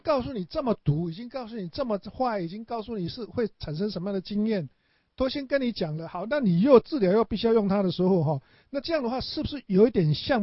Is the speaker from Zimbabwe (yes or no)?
no; Taiwan; 像我们在台湾长大的，应该没有一个人会说我吃了味精